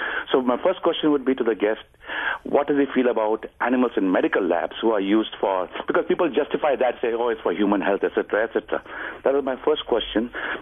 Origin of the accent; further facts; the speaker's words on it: India; I come from India. I totally believe in ahimsa